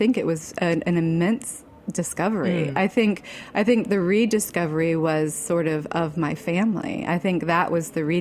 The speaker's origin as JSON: {"language": "English", "country": "Germany", "tie": "born or raised there", "said": "that I actually grew up in Germany. Well, I take that back, not through, but coming from a background of growing up in Europe, kind of having a weird sort of, I don't know, distance from my Southern heritage."}